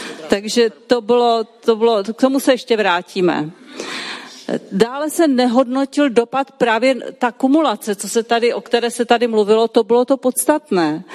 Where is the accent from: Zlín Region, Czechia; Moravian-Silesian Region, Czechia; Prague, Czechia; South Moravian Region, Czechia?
Moravian-Silesian Region, Czechia; Ostrava; já jsem původem z Ostravy, tam byla opravdu měsíční krajina po těch uhelných dolech